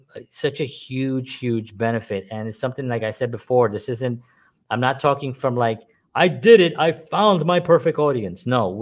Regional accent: Bronx, New York, United States; You know, we're Latin men. We're from the Bronx. We don't no longer live there, so we've actually moved as well.

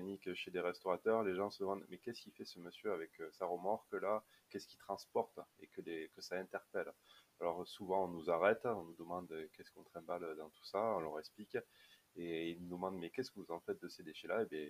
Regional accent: Albi, Occitanie, France; albigeois de 31 ans. Je suis natif en fait d'Albi. J'y suis retourné il y a 2 ans maintenant. J'habite juste à Saint-Jury, à quelques kilomètres.

